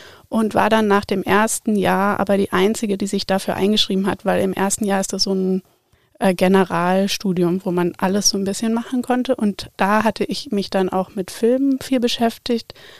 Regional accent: Ethiopia; Ich bin in Äthiopien aufgewachsen

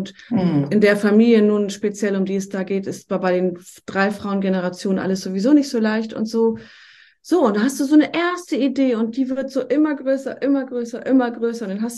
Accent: Schleswig-Holstein, Germany; Ja, das ist meine Heimat tatsächlich. Mhm. Also ich bin, also die Schlei ist so ein Ostseearm, wie ein Fjord, so könnte man das vergleichen. So ganz grobe Richtung zwischen Flensburg und Schleswig. Das sind vielleicht Städte, die man kennt. Mhm. Und genau, da bin ich aufgewachsen.

